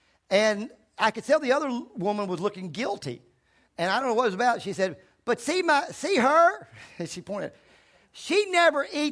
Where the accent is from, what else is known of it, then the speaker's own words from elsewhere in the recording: Virginia, United States; When I grew up in Virginia, and every preacher I ever knew was poor.